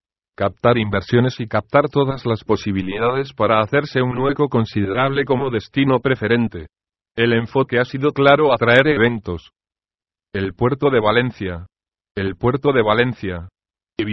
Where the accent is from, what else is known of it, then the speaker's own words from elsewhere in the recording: Milan, Lombardy, Italy; Spanish is a second language; lo que pasó en mi ciudad natal Milán